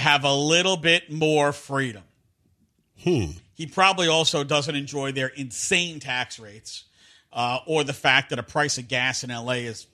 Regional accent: New York, United States; now in Texas, United States; I grew up in New York, lived in New York most of my life, and then moved to Texas and decided this is where I wanted to live.

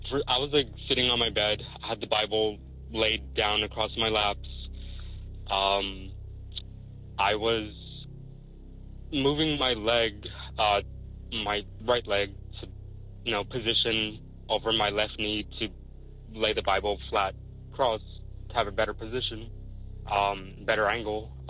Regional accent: Texas, United States; I'm from Texas.

